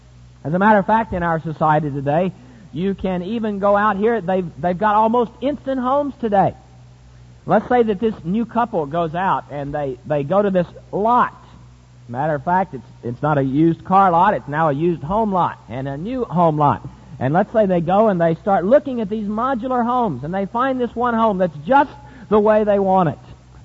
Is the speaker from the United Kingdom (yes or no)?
no; Virginia, United States; I feel like I'm in the South. I'm from Virginia. They were mashed potatoes there.